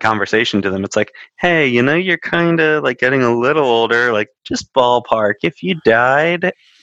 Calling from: Florida, United States; We are hailing from South Florida in the States.

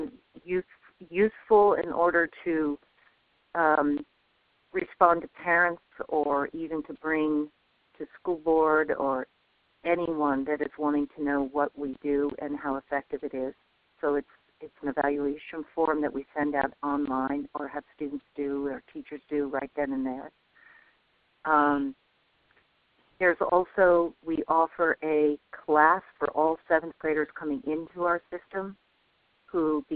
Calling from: Vermont, United States; So I'm calling from Vermont, and I want to say thank you to all of you

